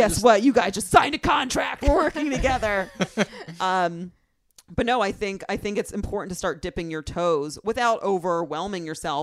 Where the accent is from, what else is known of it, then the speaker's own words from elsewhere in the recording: the South, United States; accent: Southern; finally, my Southern accent works here.